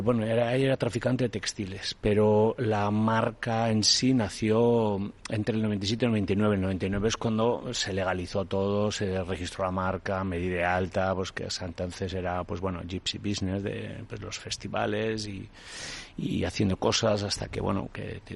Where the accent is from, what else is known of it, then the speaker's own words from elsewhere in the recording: Guernica, Basque Country, Spain; soy de Guernica, entonces ser de Guernica y que no te interese la historia, pues me parece, no sé, a mí me parecía lo más natural